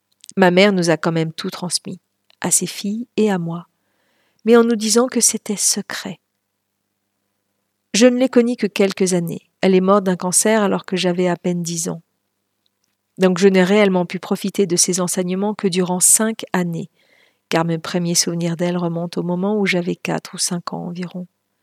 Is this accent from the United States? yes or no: yes; United States; first language Lakota; French is a second language; Elle nous racontait tout ça en Lakota, ma langue maternelle, la langue de ma tribu.